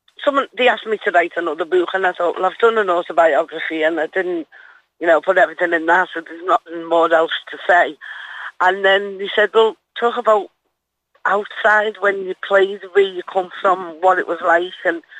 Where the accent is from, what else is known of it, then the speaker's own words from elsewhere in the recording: Liverpool, North West England, United Kingdom; It was, because I remember we all got took down to Lewis's. That's a big shop on the corner.